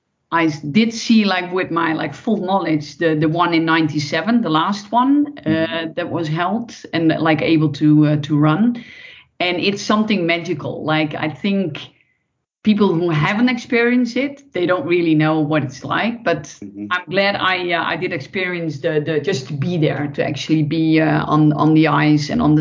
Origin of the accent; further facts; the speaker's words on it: Friesland, Netherlands; because I'm from up in the north, I'm from Friesland.